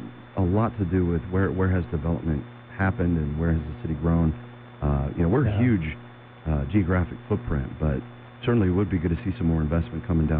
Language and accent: English; Denver, Colorado, United States; now in Yuma, United States; I've been here about 18 months here in Yuma, but really, you know, I was born and raised in Colorado, the Denver area